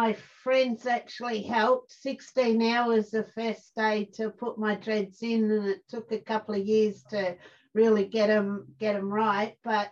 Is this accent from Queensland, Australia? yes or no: no; Victoria, Australia; now in South Australia, Australia; I'm an Aussie girl, and I come from Victoria, so I did go over the border and landed in South Australia.